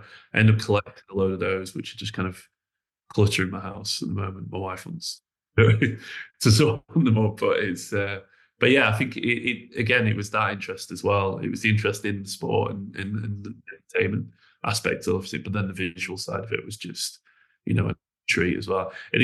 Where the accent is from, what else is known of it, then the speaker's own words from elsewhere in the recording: Chorley, North West England, United Kingdom; because I'm from Chorley, so I'm from just down the road from Preston.